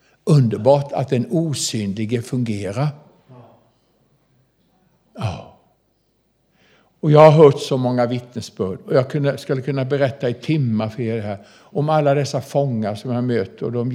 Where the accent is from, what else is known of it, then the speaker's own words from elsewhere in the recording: Sweden; Men jag är nog den svensk som har träffat flest fångar.